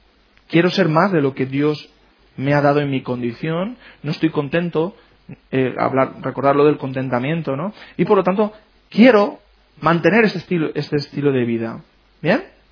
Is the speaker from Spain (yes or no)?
yes; Spain; Somos españoles y esos son presupuestos de familias españolas.